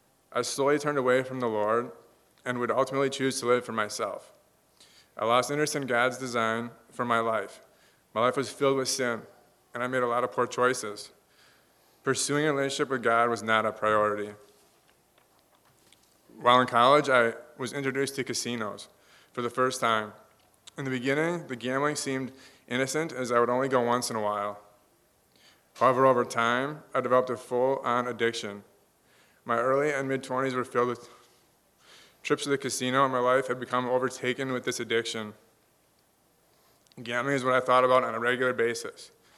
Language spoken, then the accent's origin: English; Oregon, Wisconsin, United States; I grew up in Oregon, Wisconsin, not too far from this church.